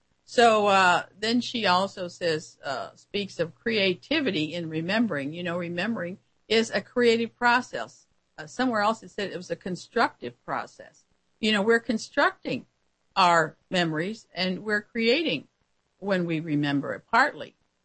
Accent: United States; You know, as an American, I know I'm one of the few in the world who can really speak my mind

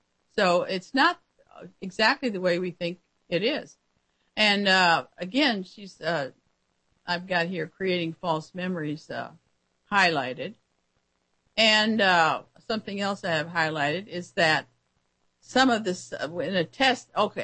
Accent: United States; You know, as an American, I know I'm one of the few in the world who can really speak my mind

